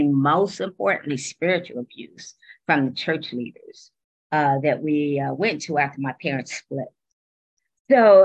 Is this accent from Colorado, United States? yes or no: no; Ohio, United States; I'm from Ohio